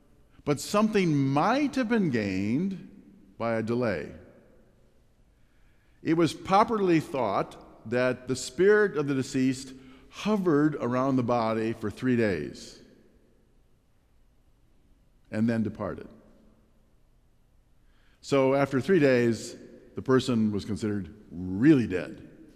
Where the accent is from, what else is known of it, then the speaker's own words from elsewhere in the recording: Wisconsin Dells, Wisconsin, United States; also born or lived in Portage; Now, I didn't grow up in Portage, but I actually was born in Portage. I grew up in a town about 60 miles away from Portage called Wisconsin Dells.